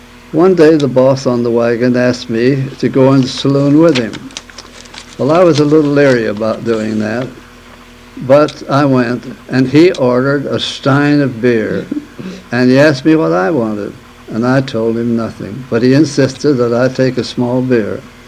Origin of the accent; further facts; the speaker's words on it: Murfreesboro, Illinois, United States; born there; Well, I was born in Murfreesboro, Illinois, on July the 9th, 1893.